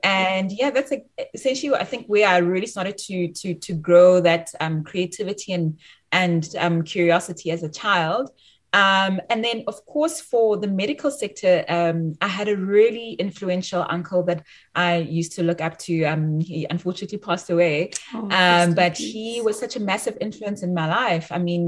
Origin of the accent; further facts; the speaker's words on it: Bloemfontein, Free State, South Africa; So as you mentioned … I'm actually from Bloemfontein. I'm bred in Bloemfontein.